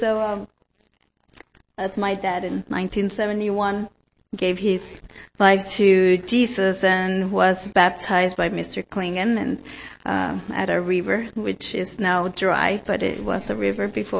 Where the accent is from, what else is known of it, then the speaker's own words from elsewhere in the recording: Mexico; English is a second language; So I grew up, I was born in Mexico. I grew up in Mexico.